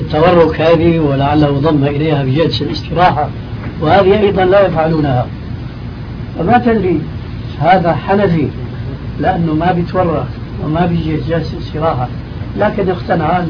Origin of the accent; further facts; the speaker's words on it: Syria; أما جماهير الناس كما يقولون عندنا في سوريا